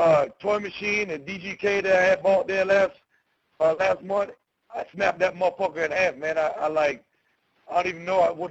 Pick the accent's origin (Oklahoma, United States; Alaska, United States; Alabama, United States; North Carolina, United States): Alabama, United States; Crichton; Well, I'm from Crichton.